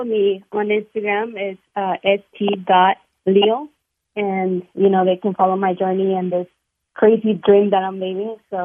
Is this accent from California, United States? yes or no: no; Houston, Texas, United States; also born or lived in Mexico; I was born in Mexico and came here when I was very little, and I've been in Houston ever since.